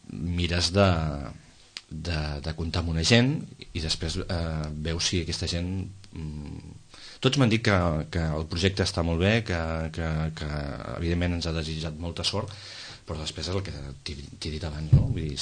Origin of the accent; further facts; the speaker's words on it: Sitges, Catalonia, Spain; la gent que som de Sitges som els de Sitges